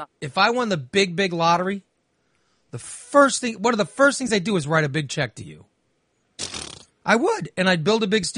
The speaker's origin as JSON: {"language": "English", "town": "Gillespie", "region": "Illinois", "country": "United States", "tie": "born or raised there", "said": "I grew up in Gillespie. Mm-hmm. There ain't shit that comes from Gillespie. I think I'm one of the most famous people who ever came from Gillespie."}